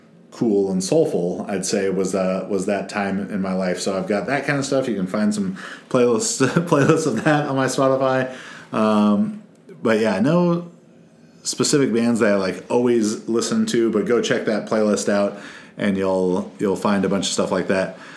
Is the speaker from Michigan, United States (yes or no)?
no; Irvine, California, United States; while going to Mariners Christian School here in Orange County, California, growing up in Irvine